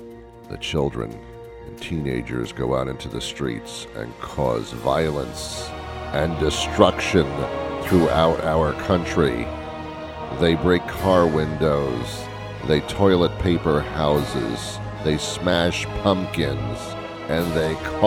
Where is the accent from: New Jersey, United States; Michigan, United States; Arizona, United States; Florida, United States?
New Jersey, United States; Teaneck; also born or lived in New York City; So I say I'm from New York, and I really am. I was born in New York City. My family moved me out to Teaneck, New Jersey, because they couldn't leave me in New York City. I was just an infant.